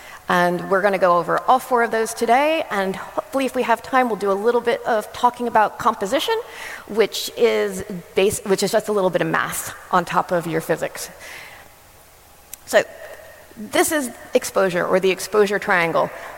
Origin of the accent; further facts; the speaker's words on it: New Jersey, United States; Also, if you didn't notice the accent, I am American. I'm from New Jersey, so I talk very fast.